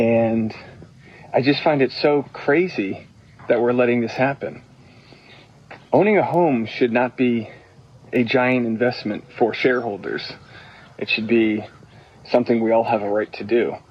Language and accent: English; New England, United States; now in Tennessee, United States; Now, I moved here in January, but I'm originally from New England, which is a market that I also cannot afford to move back to.